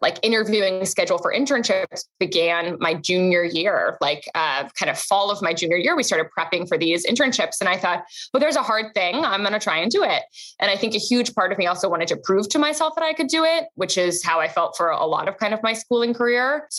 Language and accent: English; London, United Kingdom; growing up in London in, you know, the 2000s